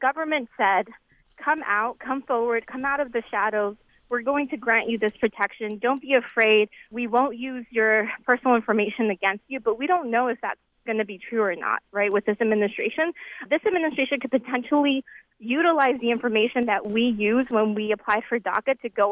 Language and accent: English; New York, United States; So I come from New York, and when people think of New York, they think of New York City and its, you know, welcoming policies towards immigrants. But I grew up right outside of New York in Westchester County, which is, you know, a little more conservative.